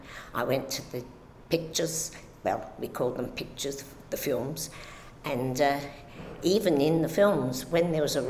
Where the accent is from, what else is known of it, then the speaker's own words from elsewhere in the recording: London, United Kingdom; also born or lived in Victoria, London; beginning of the war, 1939, I was 20. Previously, though I was born in Victoria for the first few years of my life, we lived in southeast London, quite near the Surrey Docks